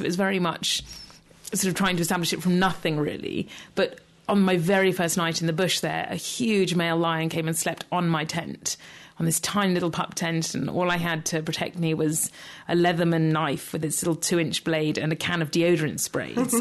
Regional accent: South West England, United Kingdom; So I'm from Devon.

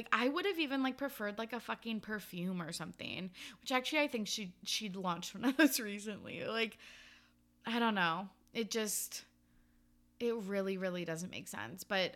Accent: Canada; Don't quote me on that because I am Canadian.

